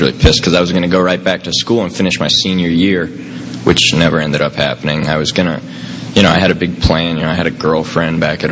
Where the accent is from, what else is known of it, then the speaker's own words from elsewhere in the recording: Tampa, Florida, United States; born there; I was born here in Tampa, and I'm 20 years old, so this was only 20 years ago.